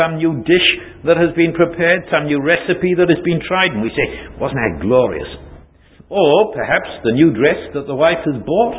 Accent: Wales, United Kingdom; I want as a Welshman to pronounce it Gorokan

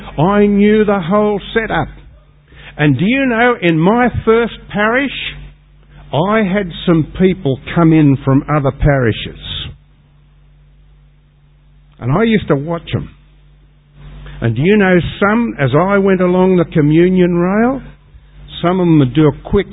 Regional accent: United Kingdom; I'm British and Episcopalian.

